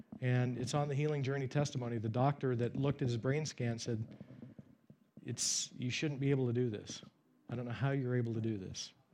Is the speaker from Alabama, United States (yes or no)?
no; Oregon, United States; Her husband was from the state of Washington, which is just north of my home state.